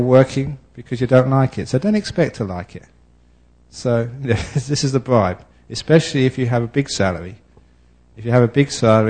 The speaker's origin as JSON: {"language": "English", "region": "England", "country": "United Kingdom", "tie": "born there", "said": "I was born in England. It's too cold for mosquitoes."}